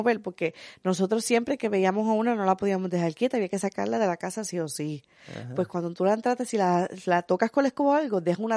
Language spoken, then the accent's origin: Spanish; Puerto Rico; de donde yo vengo, la plena. Estamos hablando de la plena de donde yo vengo. Es un pueblito, pues, es como que hasta apartado del pueblo de Salinas.